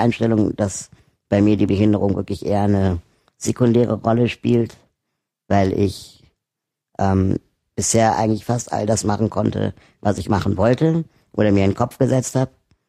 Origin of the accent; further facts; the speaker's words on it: Berlin, Germany; Ich bin in Berlin aufgewachsen.